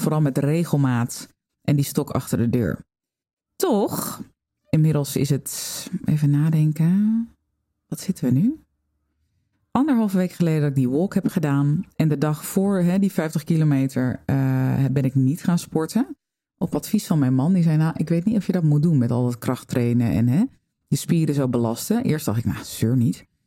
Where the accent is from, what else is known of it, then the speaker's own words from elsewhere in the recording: Netherlands; Ik ook, ik ben ook een Nederlander.